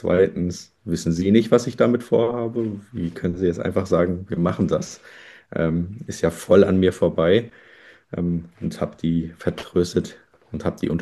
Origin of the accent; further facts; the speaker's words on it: Lower Saxony, Germany; Ich bin 29 Jahre alt und komme aus der Umgebung von Hannover. Tatsächlich aber mehr so die ländlichere Region.